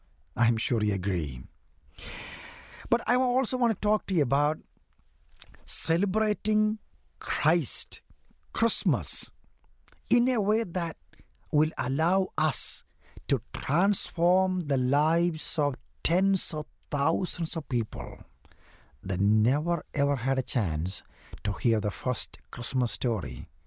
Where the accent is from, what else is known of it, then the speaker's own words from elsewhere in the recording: South India, India; I am from South India, 2,000 miles away from his home.